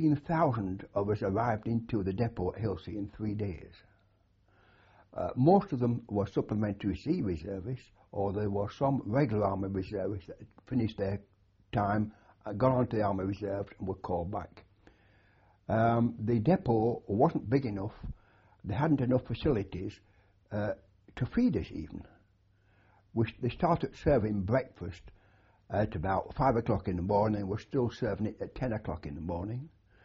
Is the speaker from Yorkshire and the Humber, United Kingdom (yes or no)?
yes; Halifax, Yorkshire and the Humber, United Kingdom; born there; I was born in Halifax, Yorkshire.